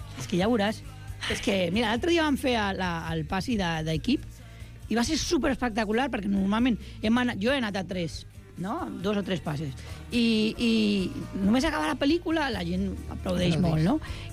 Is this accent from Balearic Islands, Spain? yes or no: no; Barcelona, Catalonia, Spain; som de Barcelona i sortim de Festa de la Mercè